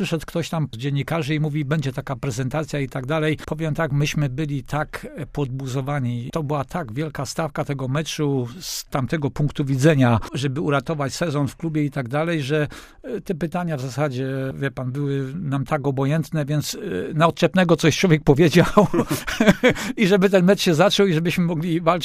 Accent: Zbąszyń, Greater Poland Voivodeship, Poland; pochodzę z małej miejscowości, ze Zbąszynia

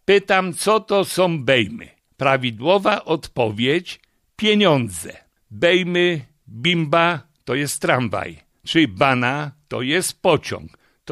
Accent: Poznań, Greater Poland Voivodeship, Poland; jestem rodowitym Poznańczykiem

